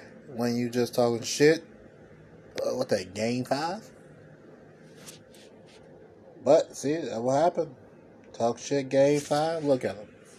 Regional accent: United States; Pudding Popper, I'm from America.

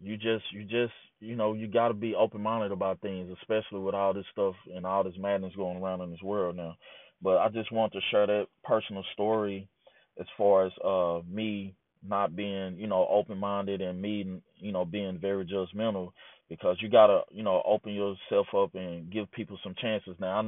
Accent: Marlin, Texas, United States; Later on in my journey in life, in my hometown of Marlin

